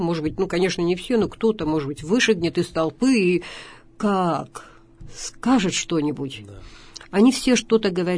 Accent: Yekaterinburg, Sverdlovsk Oblast, Russia; потому что я здесь родилась в 46-м году. Это мой родной город, Екатеринбург.

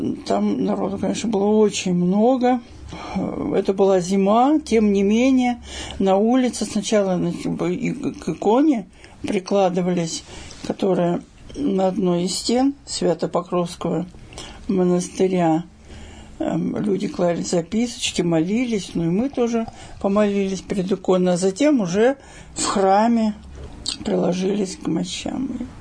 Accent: Moscow, Russia; выросла в Москве. Мне было 16 лет

